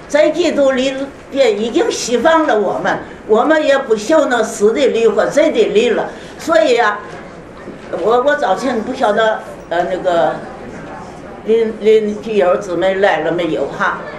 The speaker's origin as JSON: {"language": "Chinese", "region": "Shandong", "country": "China", "said": "所以我们这个源头山东人，我们都是农村呀"}